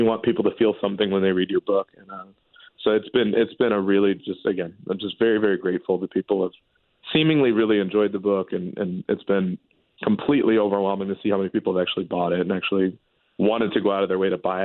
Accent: Chicago, Illinois, United States; I mean, I grew up in Chicago, but I was 4 when the Knicks hired Pat Riley.

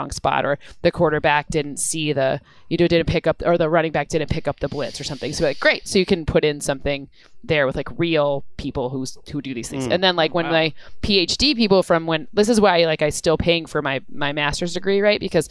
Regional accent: Michigan, United States; and I'm from Michigan, and the summer in Michigan's great.

